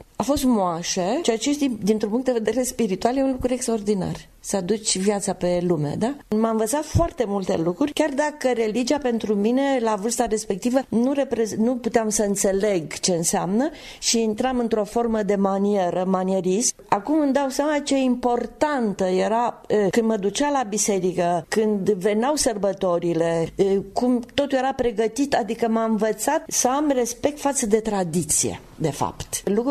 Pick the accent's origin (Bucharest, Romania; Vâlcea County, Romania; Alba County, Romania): Vâlcea County, Romania; Călimănești; born there; Eu m-am născut la Călimănești într-o perioadă când orășelul era extraordinar de cosmopolit